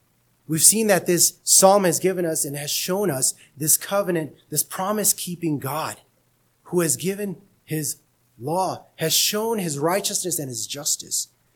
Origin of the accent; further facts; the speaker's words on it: Lynwood, California, United States; Because you see, I grew up in Linwood, California. Now, if you're not familiar with Linwood, California, this is right next to Compton.